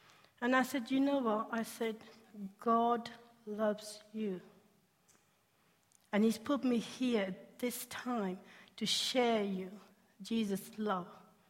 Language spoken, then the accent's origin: English; Yorkshire and the Humber, United Kingdom; it was a really reasonable ticket because I'm a Yorkshire lass.